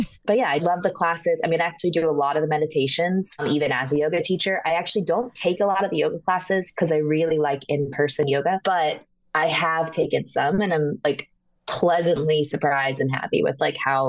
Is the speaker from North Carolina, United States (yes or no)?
yes; North Carolina, United States; now in Maryland, United States; I'm from North Carolina. So I was there when all this kind of started and now I'm in Maryland.